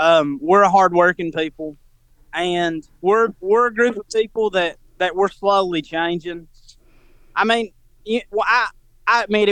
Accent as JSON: {"language": "English", "region": "Appalachia", "country": "United States", "said": "And I love Kamala Harris, but he don't speak for Appalachia. I don't want people to look at him and think that he talks for me or anyone else."}